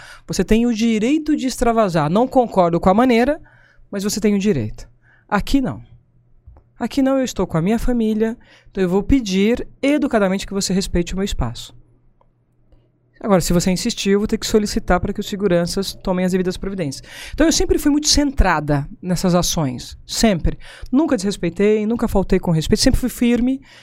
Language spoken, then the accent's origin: Portuguese; Sumaré, São Paulo, Brazil; eu sou da região, eu sou de Sumaré. Na verdade, assim, eu sou paulistana, nasci daqui e fui criada lá no interior. Né, que a gente brinca na roça, no pé vermelho.